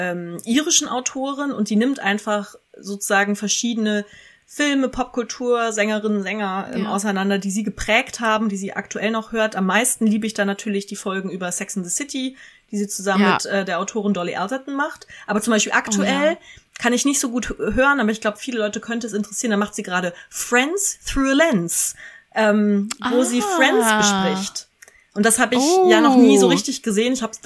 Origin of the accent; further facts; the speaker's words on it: Kassel, Hesse, Germany; Und dass er auch durch meine Heimatstadt Kassel gefahren ist, fand ich super funny.